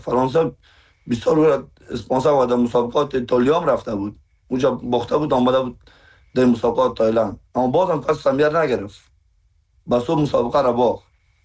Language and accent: Persian; Afghanistan; ما با افتخار میگم ما افغان هستم